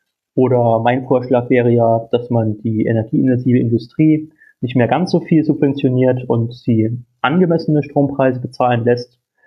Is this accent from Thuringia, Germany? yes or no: yes; Thuringia, Germany; also born or lived in Saxony; now in Berlin, Germany; Ja, ich komme aus Thüringen, aber ich war jetzt 7 Jahre in Sachsen, bevor ich in Berlin war.